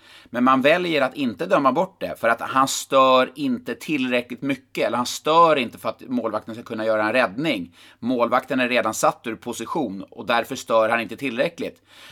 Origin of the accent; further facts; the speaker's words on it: Karlstad, Värmland, Sweden; Du var ju på plats i Karlstad, i min hemort, i torsdags.